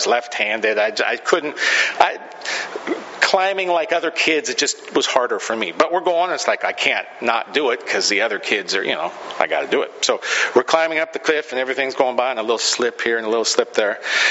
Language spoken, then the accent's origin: English; Camano Island, Washington, United States; I think of an incident when I was growing up on Camano Island, and I was about 11 or 12